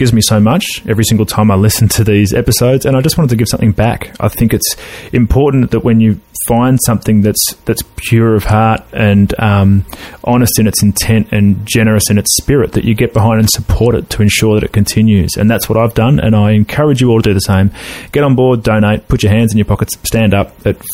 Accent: Melbourne, Victoria, Australia; I'm from Melbourne, Australia

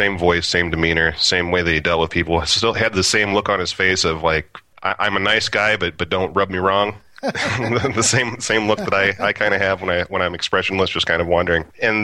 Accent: Nebraska, United States; But Nebraska will always be where home is.

